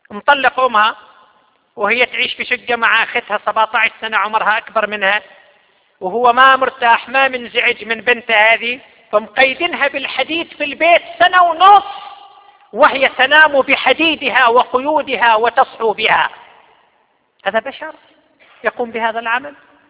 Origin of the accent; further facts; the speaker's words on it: Qatif, Eastern Province, Saudi Arabia; نشرت الجرائد أيضا أن عندنا في القطيف مواطن